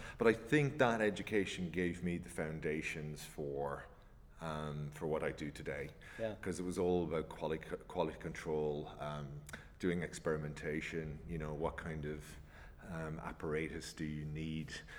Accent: Ireland; now in Budapest, Hungary; You could probably hear it off the voice. I'm Irish, based out of Budapest.

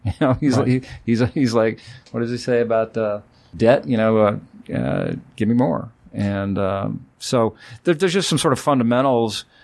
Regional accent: Colorado, United States; I mean, I like John Hickenlooper, and I'm from Colorado, so he's my kind of guy.

